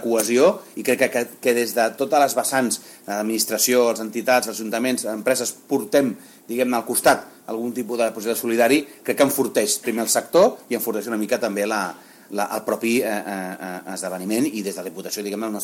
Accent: Barcelona, Catalonia, Spain; Ja ens agrada que passin coses fora de Barcelona ciutat, i jo soc de Barcelona, eh?

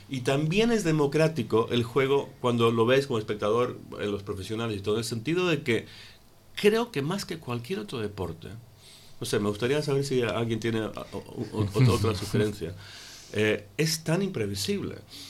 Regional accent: Buenos Aires, Argentina; yo me crié en Buenos Aires. Mi padre era escocés del Celtic

